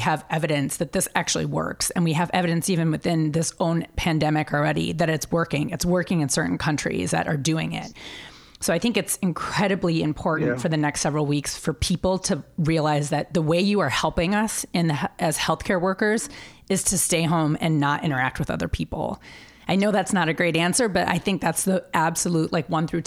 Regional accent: Midwest, United States; You know, I grew up in the Midwest. I have friends on the East Coast. I trained on the East Coast.

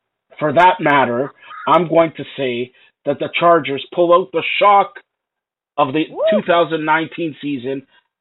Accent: Canada; I'm Canadian, eh?

